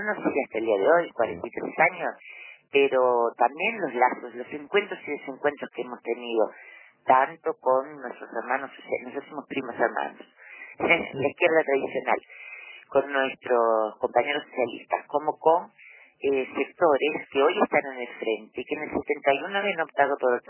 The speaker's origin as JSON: {"language": "Spanish", "country": "Uruguay", "said": "nuestra conciencia nacional como uruguayos"}